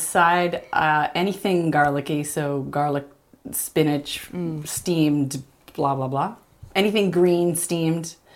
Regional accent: Canada; for me, as a Canadian, first of all, I'm a bit of an imploder

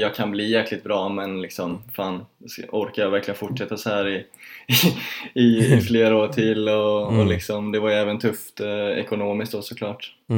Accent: Borås, Västra Götaland County, Sweden; now in Stockholm, Sweden; Jag är uppvuxen i Borås, men jag gick tennisgymnasium i Båstad då.

